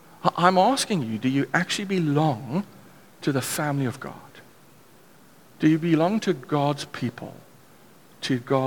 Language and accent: English; South Africa; yes, I'm South African